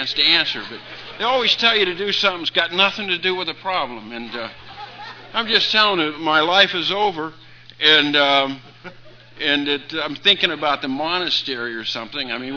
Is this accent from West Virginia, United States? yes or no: yes; Wheeling, West Virginia, United States; born there; now in North Carolina, United States; I'm not was not born in the state of North Carolina. I'm a naturalized citizen. Julia's from North Carolina, so I married in. But I was born in a small town on the Ohio River in the tri-state area, Wheeling, West Virginia